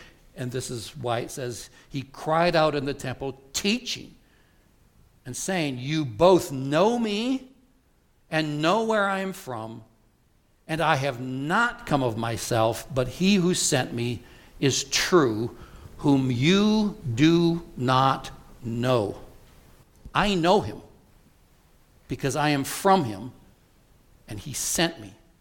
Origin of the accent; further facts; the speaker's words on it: LaGrange, Wyoming, United States; I grew up in LaGrange, Wyoming